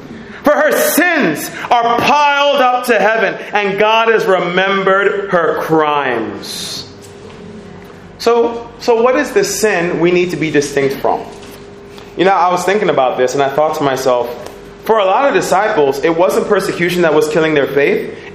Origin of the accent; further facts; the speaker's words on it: United States; as an American, and I speak as an American, I'm honored to be here in your country.